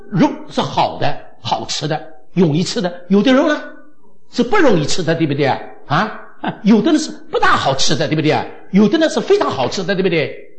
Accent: China; 我们中国人就不稀奇呀

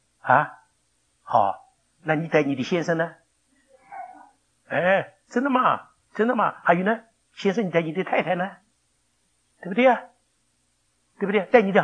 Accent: China; 但我们中国人现在也慢慢的跟了吗？也跟了学。

